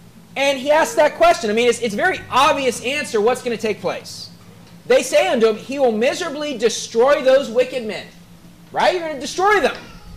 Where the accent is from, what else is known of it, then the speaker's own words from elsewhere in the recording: United States; I grew up in the United States